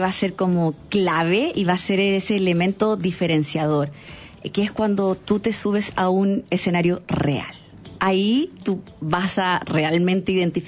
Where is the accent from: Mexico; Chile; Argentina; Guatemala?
Chile; Yo vengo del desierto de Atacama y de ahí están todas nuestras mujeres ahí con esos mensajes importantes, conectando con la inmensidad del desierto.